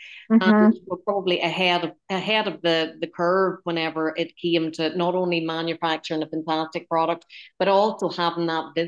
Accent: Northern Ireland, United Kingdom; growing up in Northern Ireland myself

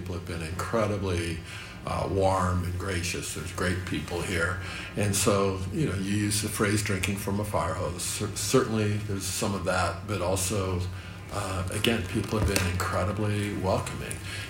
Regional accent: Lincoln, Nebraska, United States; I grew up in Lincoln, Nebraska. So okay. The Cornhuskers were indeed a big deal.

